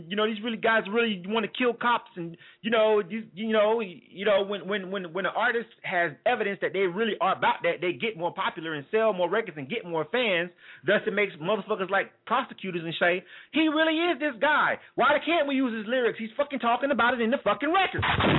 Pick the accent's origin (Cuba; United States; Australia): United States; the South; I'm from the South, I live in the South, I live in Atlanta